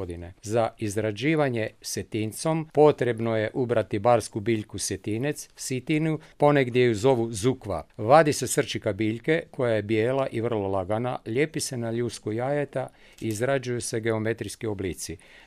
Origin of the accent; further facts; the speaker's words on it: Podravske Sesvete, Koprivnica-Križevci County, Croatia; Kod nas u Podravskim Sesvetama poznata je tehnika oslikavanja pisanica voskom